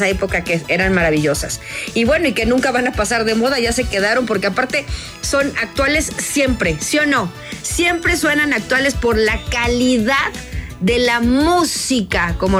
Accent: Mexico; Y sobre todo nobles y bondadosos como somos los mexicanos.

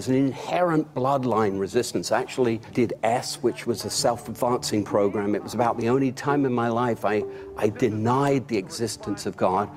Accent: London, United Kingdom; moved away as an adult; now in United States; I was born in London, England, to a secular Jewish prosperous family.

